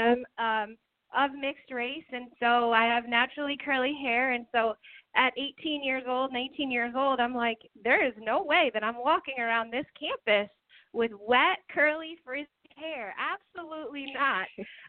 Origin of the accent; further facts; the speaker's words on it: Easton, Pennsylvania, United States; I graduated and I moved back home to my hometown of Easton, Pennsylvania.